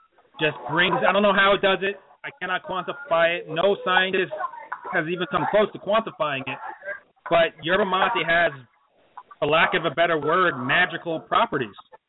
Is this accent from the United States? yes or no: yes; New York, United States; And I'm from New York. I got to stress that. I'm from New York